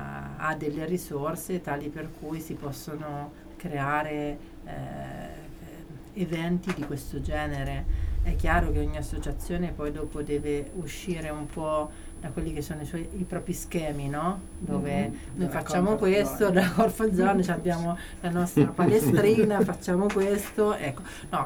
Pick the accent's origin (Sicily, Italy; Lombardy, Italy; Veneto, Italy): Lombardy, Italy; Bergamo; Sì, sono di Bergamo.